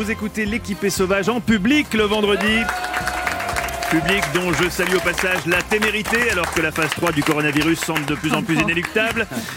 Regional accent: Switzerland; La scène se passe dans mon pays natal, la deuxième patrie du rap après les États-Unis. La Suisse.

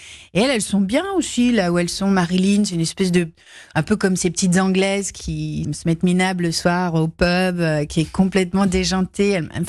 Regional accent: Belgium; accent: Belgian; Non, mais c'est vrai que notre humour belge est basé sur l'autodérision de l'accent de beaucoup de Belges

